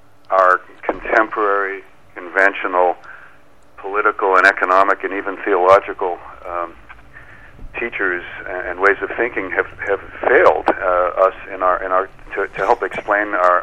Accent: East Coast, United States; also born or lived in Boise, Idaho; I lived a little bit in Boise, Idaho about 35 years ago, but I'm from the East Coast originally.

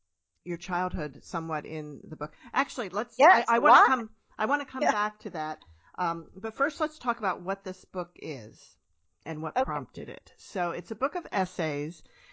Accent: Midwest, United States; I'm from the Midwest and particularly the large, happy farm family

